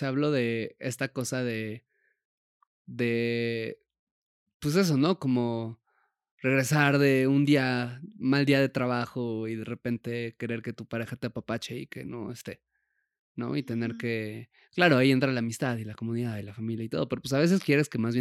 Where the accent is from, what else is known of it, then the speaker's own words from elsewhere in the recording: Puebla, Mexico; moved away; como cuando yo me fui de Puebla, que es de donde crecí